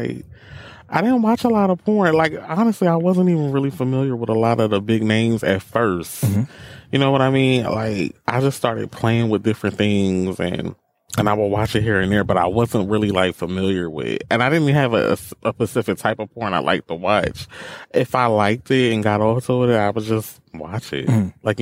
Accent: the South, United States; I had a great time in the South. It was chill, very relaxing. Everybody is so polite in the South.

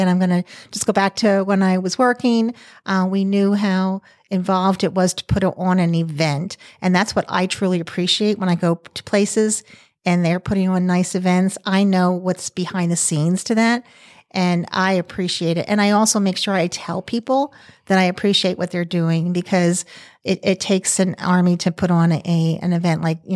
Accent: Philadelphia, Pennsylvania, United States; You know, we're from the East Coast. Everything is rushed all the time.

